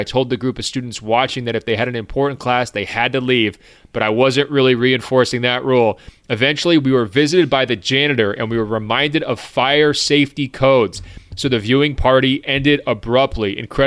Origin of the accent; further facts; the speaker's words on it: Philippines; In my home country of the Philippines, everyone would have been jumping up and down with me, but I happen to live in a country where netball is a thing.